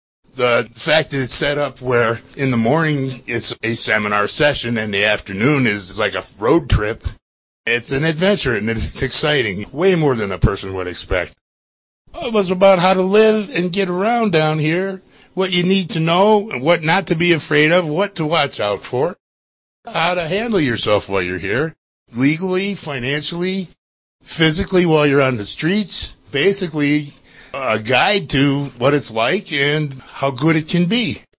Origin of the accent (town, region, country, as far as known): Sheffield Village, Ohio, United States